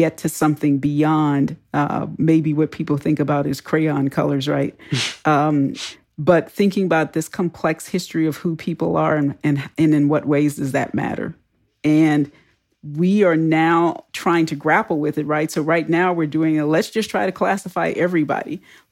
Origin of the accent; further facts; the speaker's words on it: Houston, Texas, United States; I grew up in Texas.